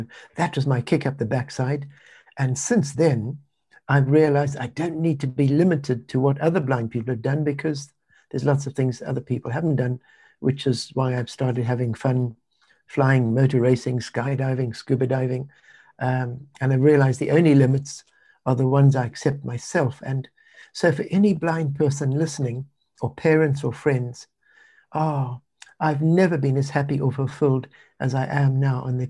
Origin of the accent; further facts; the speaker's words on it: Zimbabwe; I grew up in Zimbabwe, which is a country just above South Africa.